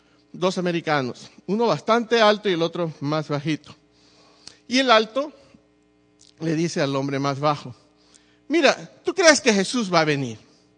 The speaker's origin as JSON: {"language": "Spanish", "country": "Peru", "said": "Mira, yo soy peruano."}